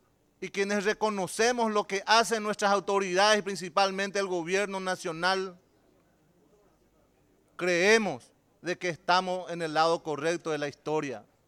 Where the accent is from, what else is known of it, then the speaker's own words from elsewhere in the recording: Paraguay; somos muchísimos paraguayos los que hoy en día estamos mejores